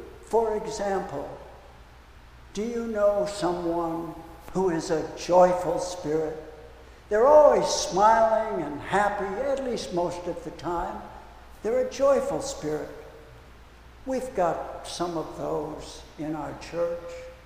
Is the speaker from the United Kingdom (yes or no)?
yes; England, United Kingdom; I'm very English and I don't do guttural.